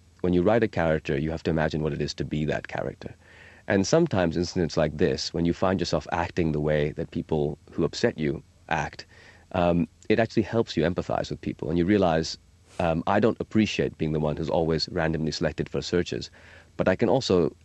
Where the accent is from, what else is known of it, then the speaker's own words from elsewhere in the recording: Pakistan; also born or lived in United States; my own sense of identity actually is a bit complicated because I spent a few years of my childhood in America.